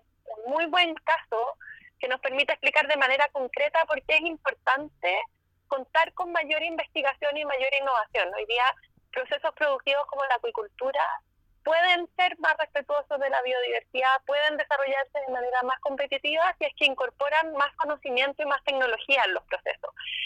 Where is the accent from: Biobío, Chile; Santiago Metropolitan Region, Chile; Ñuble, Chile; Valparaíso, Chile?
Santiago Metropolitan Region, Chile; Santiago; disfrutar un poquitito la lluvia, que quienes venimos de Santiago siempre es bienvenida.